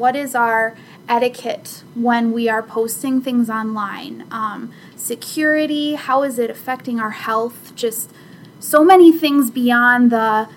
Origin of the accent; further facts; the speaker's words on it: Colorado, United States; You know, I grew up in Colorado, where I will say the weather is a little nicer, but I've been in the Midwest long enough to be able to deal with it.